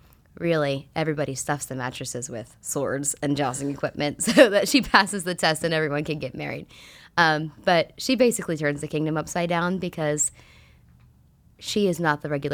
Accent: Carmichaels, Pennsylvania, United States; now in Lancaster, United States; I am from an hour south of Pittsburgh, Carmichael's, PA.

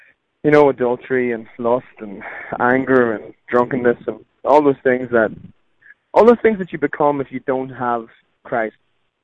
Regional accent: Ireland; Well, I grew up Roman Catholic in Ireland.

